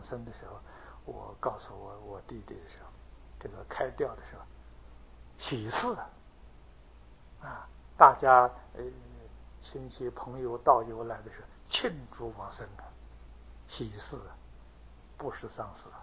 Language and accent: Chinese; Taiwan; 那么在大陆上讲人生之苦，的确比我们台湾人容易感受